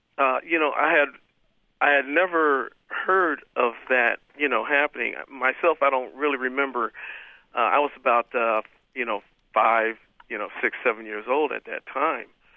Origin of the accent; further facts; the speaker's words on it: Pennsylvania, United States; born there; also born or lived in Japan; I was born in Pennsylvania, but during our travels as being a black enlisted man, we did travel from Pennsylvania to Detroit back in 59 before he was stationed in Japan.